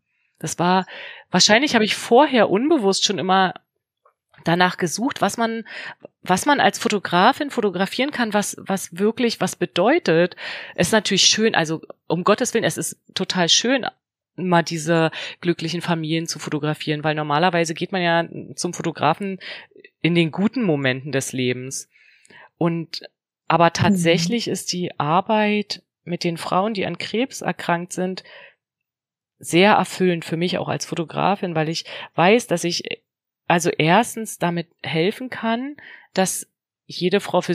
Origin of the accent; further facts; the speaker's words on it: Brandenburg an der Havel, Brandenburg, Germany; 11 Jahre und 2 Kinder später eröffnete ich mein Fotostudio in meiner Heimatstadt Brandenburg an der Havel.